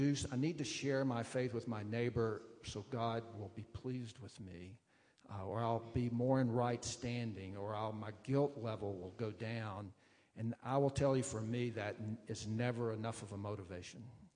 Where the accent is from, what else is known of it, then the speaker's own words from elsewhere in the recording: Southeast, United States; And my wife and I just took a trip back through the Southeast. You can tell from my accent that's where I grew up.